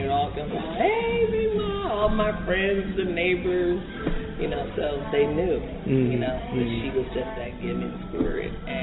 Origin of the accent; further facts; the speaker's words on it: New Jersey, United States; I'm from New Jersey.